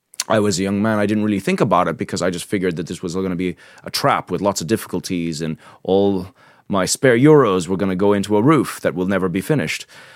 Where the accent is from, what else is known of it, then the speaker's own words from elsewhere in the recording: Ireland; but we've always seen ourselves as Irish because we were always very involved in things here.